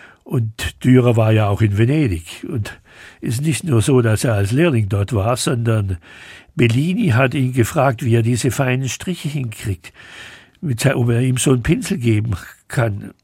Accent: Schwäbisch Gmünd, Baden-Württemberg, Germany; Das ist meine ganz große Leidenschaft, weil ich komme aus Schwäbisch Gmünd.

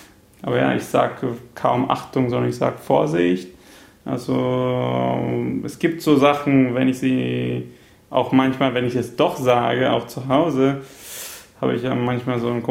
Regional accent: Germany; Ich habe mich nie geschämt zu sagen, ich bin in Deutschland aufgewachsen, ja, ich spreche Deutsch

